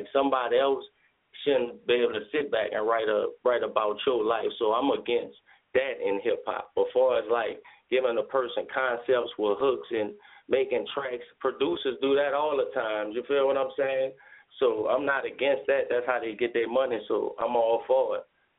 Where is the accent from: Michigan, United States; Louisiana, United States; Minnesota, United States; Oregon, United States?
Louisiana, United States; New Orleans; I come from New Orleans, Ninth Ward, you feel me? The bottom of the bottom of the bottom.